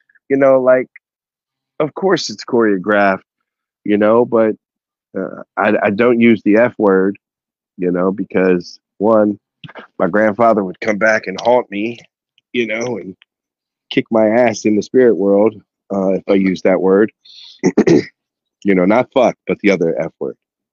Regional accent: Harrisburg, Pennsylvania, United States; And I told him I was from Harrisburg.

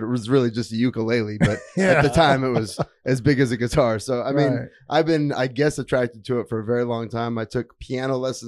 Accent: Tucson, Arizona, United States; also born or lived in Santa Cruz, California; I grew up in Tucson. I was born in Santa Cruz, California.

